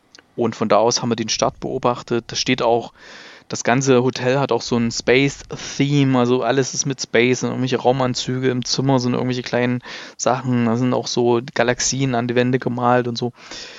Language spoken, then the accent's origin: German; Stuttgart, Baden-Württemberg, Germany; Und wir sind ja aus Stuttgart, wir nehmen ja einen Podcast immer in Stuttgart auf